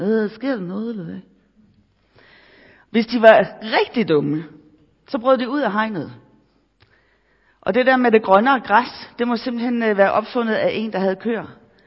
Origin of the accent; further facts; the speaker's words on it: Capital Region of Denmark, Denmark; Jeg er født og opvokset på Bornholm